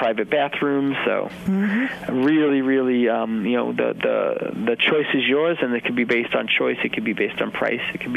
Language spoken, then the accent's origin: English; New York, United States; I always joke when I grew up on Long Island, and to me, Orion was just those three stars that made the belt.